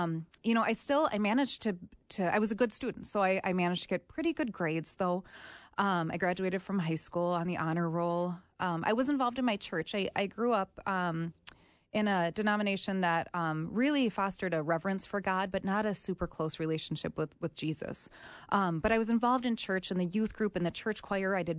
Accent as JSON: {"language": "English", "town": "Minneapolis", "region": "Minnesota", "country": "United States", "tie": "born or raised there", "said": "I am 37 years old. I grew up in the Twin Cities."}